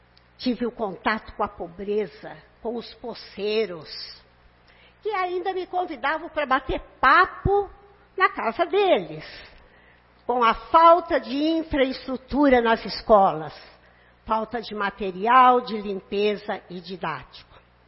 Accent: Garça, São Paulo, Brazil; Recebo esse prêmio hoje na cidade onde nasci e moro.

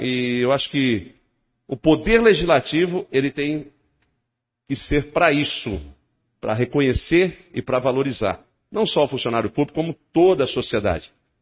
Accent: Brazil; Nasci no Jardim São Lucas, fui criado lá

